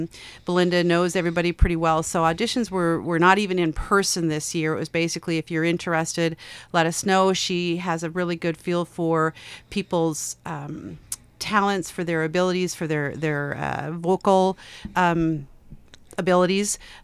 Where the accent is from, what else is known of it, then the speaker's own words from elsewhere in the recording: Howard Lake, Minnesota, United States; I'm from Howard Lake.